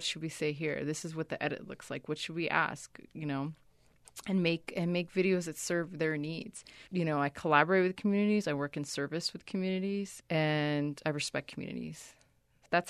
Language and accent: English; Somalia; I'm from Somalia. And, you know, try Googling Somalia.